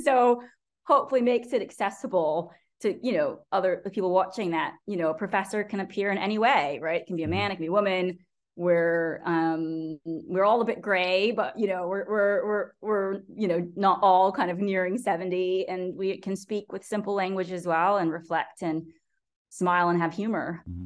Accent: Miami, Florida, United States; I'm from Miami. I don't know why you're telling me this. I grew up like water skiing and out on the beaches

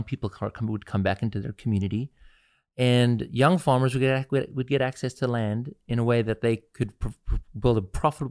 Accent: South Africa; now in United States; I grew up in South Africa where I grew up during the apartheid era.

